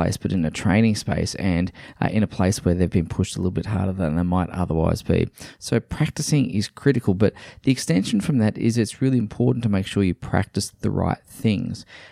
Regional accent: Australia; as an Australian

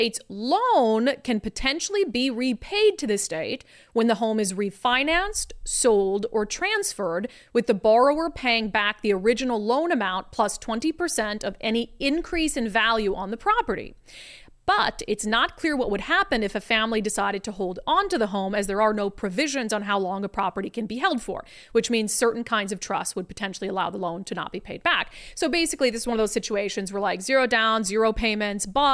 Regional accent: United States; I don't think I'm better because I'm an American. I just happen to be born here. I mean, lucky my parents didn't move to Canada because my dad was from Canada.

